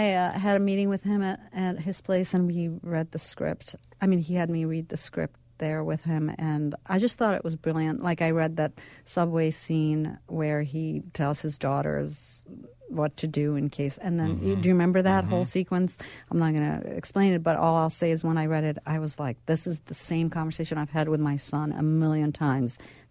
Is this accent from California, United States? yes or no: no; New York, United States; I'm just a New York. I think I'm really a New Yorker through and through, and it's a very strong component.